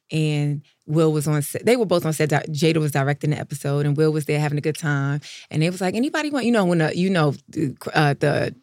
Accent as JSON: {"language": "English", "region": "New York", "country": "United States", "said": "I was like, I'm from New York."}